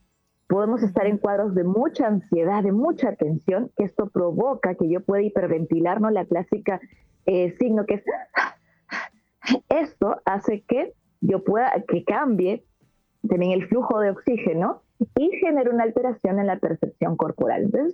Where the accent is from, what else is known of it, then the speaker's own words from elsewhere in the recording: Lima, Peru; Mire, yo soy de Lima, Perú, pero en esta oportunidad, pues, soy misionera, pero me tocó quedarme aquí en Lima por un tiempito.